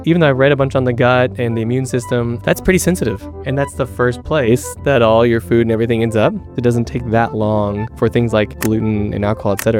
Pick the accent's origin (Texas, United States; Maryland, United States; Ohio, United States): Texas, United States; Houston; In fact, I am actually from Houston. I'll be gone in a few days, but I need to get some training in with some of our great trainers out here.